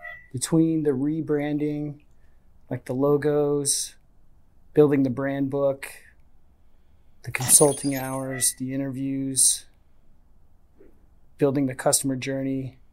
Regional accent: Leavenworth, Kansas, United States; So I grew up in Leavenworth, Kansas, and you know, it was great for that town.

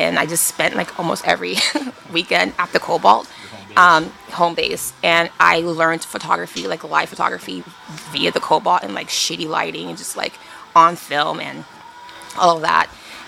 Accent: Sylmar, California, United States; I'm, like, waving everywhere. I'm from Sylmar, California, which is in the San Fernando Valley.

